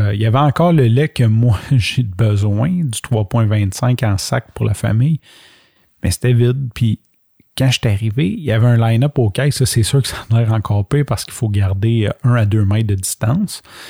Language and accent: French; Montreal, Quebec, Canada; moi, je m'en fous parce que j'ai été élevé à Montréal-Nord.